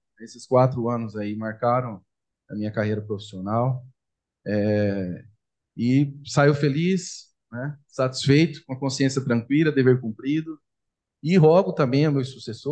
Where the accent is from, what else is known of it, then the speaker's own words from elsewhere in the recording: Mato Grosso do Sul, Brazil; Eu sou sul-mato-grossense, muito orgulho de ter integrado essa corte.